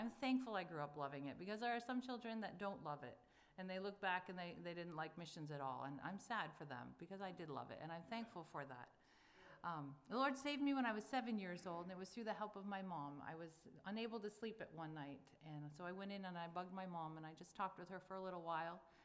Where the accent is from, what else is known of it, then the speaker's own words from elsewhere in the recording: Alaska, United States; I grew up in Alaska. My parents were missionaries up there. I grew up in a small little town called Leavelock, Alaska. It's a bush village, and it was a town of about 100 people.